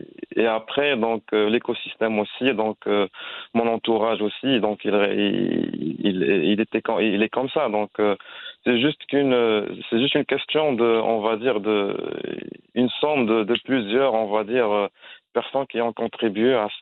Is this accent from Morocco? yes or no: yes; Agadir, Souss-Massa, Morocco; moi, je suis natif d'Agadir, donc pour moi, Agadir, ils sont connus pour le climat.